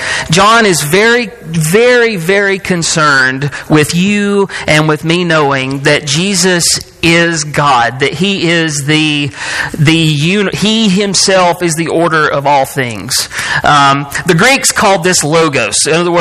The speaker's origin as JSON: {"language": "English", "town": "Gadsden", "region": "Alabama", "country": "United States", "said": "I'm originally from Etowah County, Gadsden, and I think this is safe."}